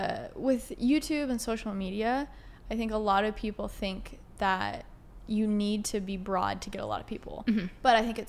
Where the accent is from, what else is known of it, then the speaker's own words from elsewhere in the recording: Texas, United States; I'm from Texas, so just getting food feels like